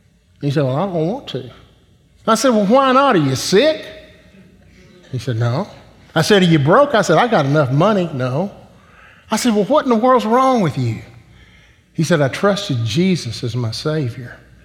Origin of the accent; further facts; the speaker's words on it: Conroe, Texas, United States; I was raised in Conroe, Texas, where the tall pines grow, the oil flows, and the Conroe Tigers never lose.